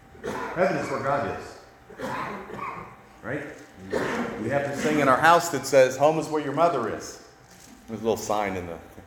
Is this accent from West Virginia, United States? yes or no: yes; West Virginia, United States; I am from West Virginia. We all know West Virginia is